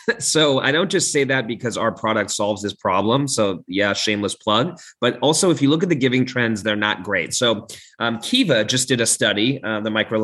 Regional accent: London, United Kingdom; also born or lived in Hong Kong / New York City, United States; now in United States; I was born in Asia. I was born in Hong Kong, kind of interesting, and then grew up in London, England, and eventually made my way to the US

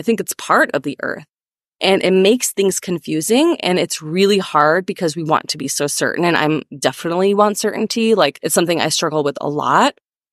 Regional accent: United States; I'm an American. I was born and raised in America. When I go to India, I don't feel like I'm Indian.

